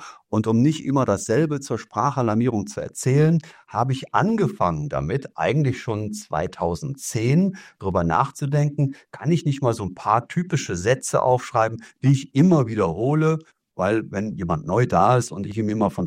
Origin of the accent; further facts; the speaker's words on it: Cologne, North Rhine-Westphalia, Germany; accent: Rhenish; Der eine oder andere mag es hören, ich komme aus dem rheinischen Bereich. Ich bin in Köln geboren und den Speckmantel von Köln im Handwerk aufgewachsen.